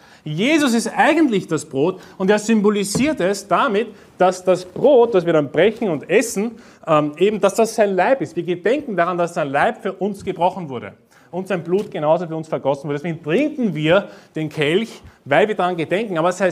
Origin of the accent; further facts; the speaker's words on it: Austria; accent: Austrian German; Ich spreche nämlich Österreichisch-Deutsch.